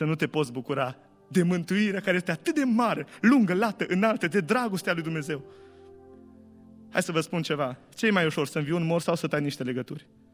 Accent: Ștei, Bihor County, Romania; eu sunt din Ștei.

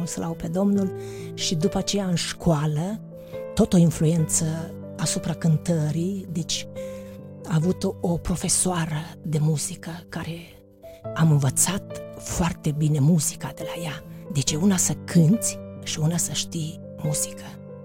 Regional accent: Ipotești, Botoșani County, Romania; M-am născut în 1969, în Ipotești. De mic copil am frecventat biserica din Ipotești.

